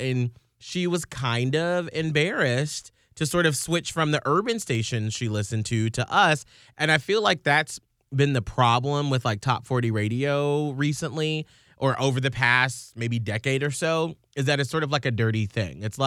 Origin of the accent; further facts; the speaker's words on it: Atlanta, Georgia, United States; But growing up in Atlanta with like urban radio